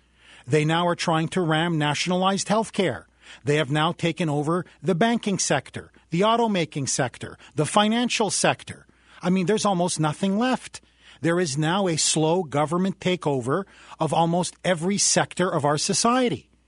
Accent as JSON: {"language": "English", "country": "Canada", "moved": "yes", "lives_now": "United States", "said": "I am originally from Canada. I have seen socialized medicine up close and up front."}